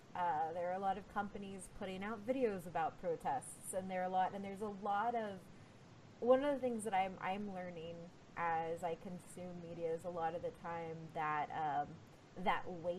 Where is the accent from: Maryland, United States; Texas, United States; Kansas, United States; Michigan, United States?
Texas, United States; Especially because I'm a Texan